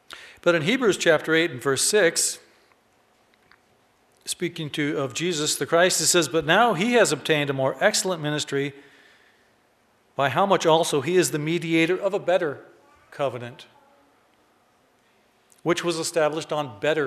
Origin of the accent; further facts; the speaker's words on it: Phoenix, Arizona, United States; I grew up here in Phoenix, not too far away